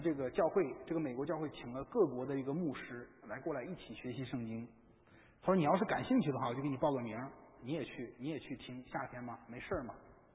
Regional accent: China; 那我中国人嘛哈

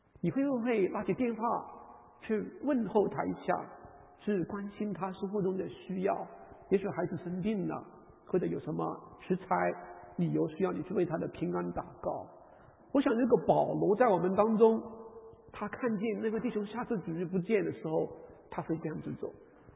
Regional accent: China; 加上我们中国人的话， 喜欢把我们的这个差异性，我们的分歧最好把它藏起来

